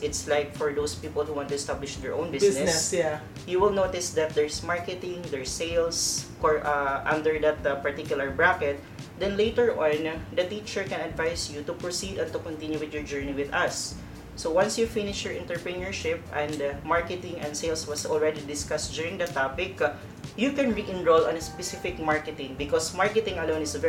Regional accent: Philippines; this is something that we're very proud of as a Filipino in heart and in blood.

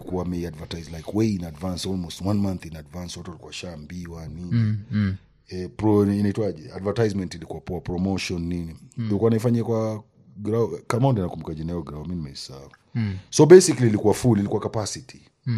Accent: Kenya; Kwanza hata sisi tukienda huko wanajua tumetoka Kenya

